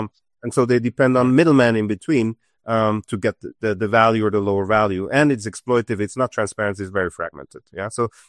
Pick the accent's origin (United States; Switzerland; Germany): Switzerland; now in Nairobi, Kenya; I'm based in Nairobi, and originally I'm from Switzerland, and when we started Mr. Green, or I moved to Kenya almost now 11 years ago